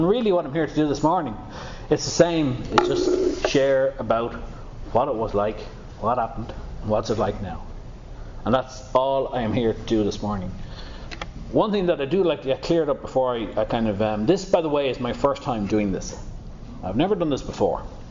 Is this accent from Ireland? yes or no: yes; Dublin, Leinster, Ireland; Growing up in Dublin, for me, it was a very happy occasion.